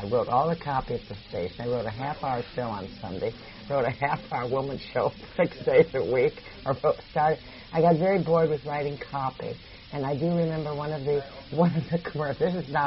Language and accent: English; Minnesota, United States; Minnesota. I'm from Minnesota.